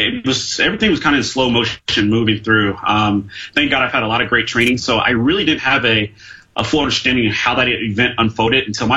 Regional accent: San Diego, California, United States; also born or lived in Indiana; now in Arizona, United States; I was born in Indiana, and I grew up in San Diego, and I'm a Arizona transplant, like a lot of us out here.

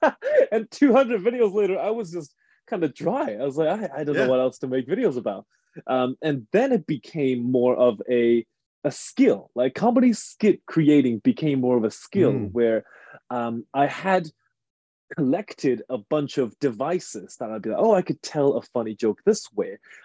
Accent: China; I'm much younger and I kind of grew up late, but I grew up in China. So we got things a little bit later than the rest of the world.

